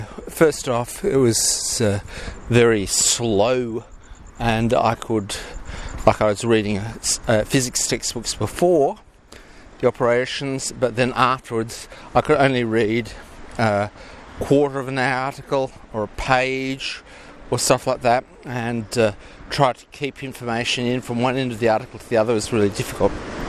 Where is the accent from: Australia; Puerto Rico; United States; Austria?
Australia; Of course, I'm just an Aussie bloke.